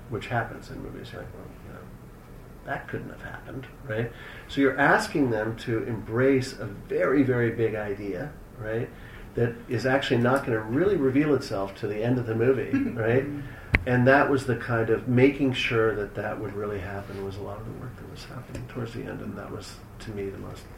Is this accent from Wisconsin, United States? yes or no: no; Eugene, Oregon, United States; I grew up in Eugene, Oregon, my dad was a professor, and we lived a block from the University of Oregon campus